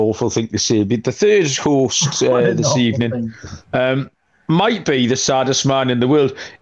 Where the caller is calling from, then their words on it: Newcastle upon Tyne, North East England, United Kingdom; I am joining you from Newcastle upon Tyne in the northeast of England.